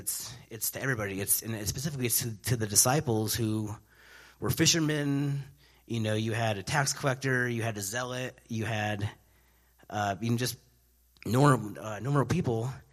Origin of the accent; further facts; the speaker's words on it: Denver, Colorado, United States; I'm from Denver